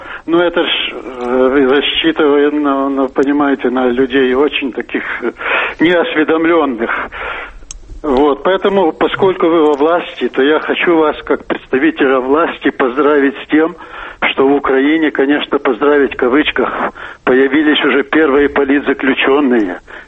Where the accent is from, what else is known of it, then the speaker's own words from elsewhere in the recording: Germany; я из Германии.